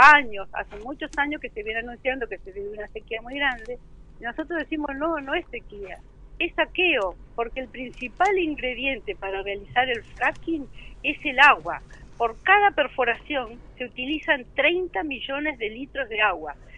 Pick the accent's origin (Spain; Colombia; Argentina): Argentina; unirnos como argentinos